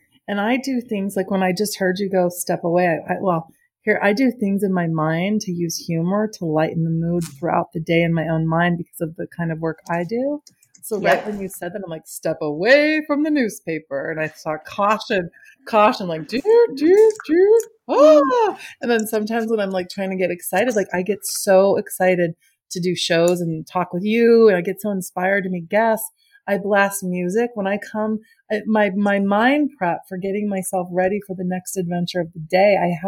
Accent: Midwest, United States; even though we grew up in the Midwest and we have such so many core values

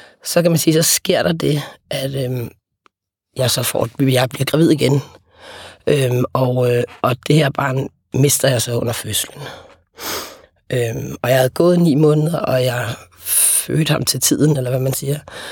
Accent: Capital Region of Denmark, Denmark; Jeg er vokset op på Vestegnen

